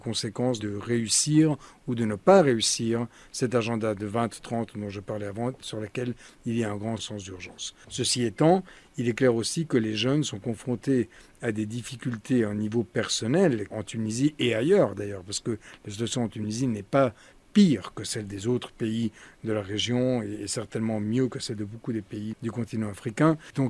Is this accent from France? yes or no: no; Spain; Moi-même, je suis espagnol, je me souviens comment peu d'années après cette transition démocratique